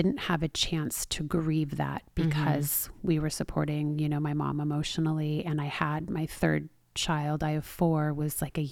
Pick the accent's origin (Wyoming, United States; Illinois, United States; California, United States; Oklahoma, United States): California, United States; Los Angeles; I grew up in Los Angeles. I did forget to say that.